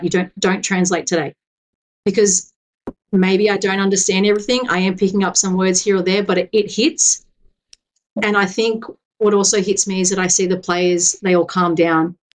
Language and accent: English; Australia; now in New Zealand; I forget that I'm Australian when I'm around the group. I'm all in the Kiwi.